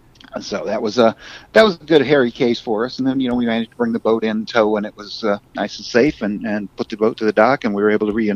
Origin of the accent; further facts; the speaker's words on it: Idaho, United States; And, you know, I'm from North Idaho. So I thought, let's try the Pacific Northwest.